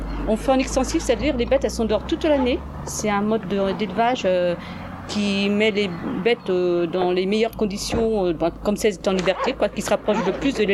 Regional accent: Normandy, France; j'ai été élevée dans le Vexin normand, dans un petite maison à l'écart de tout

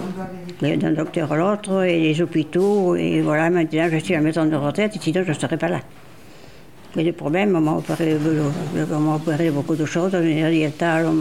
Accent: Saint-Germain-de-Calberte, Occitanie, France; je suis né à Saint-Germain-de-Calberte, il y a Camprodon, ça s'appelle. Il y avait mes parents, on avait des moutons, des chèvres, comme tout le monde

